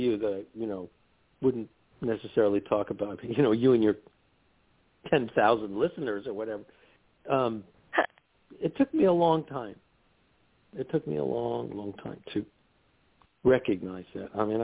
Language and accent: English; New York, United States; I'm a New Yorker, okay? I grew up in New York, and my background is Jewish